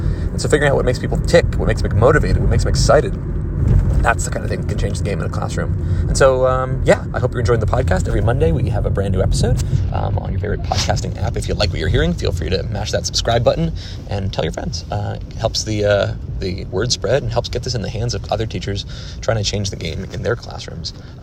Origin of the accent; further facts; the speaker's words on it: New Jersey, United States; born there; I was born in Hunterdon County, New Jersey, which is like north, not too far from like Allentown, Pennsylvania, Easton, Bethlehem, Pennsylvania.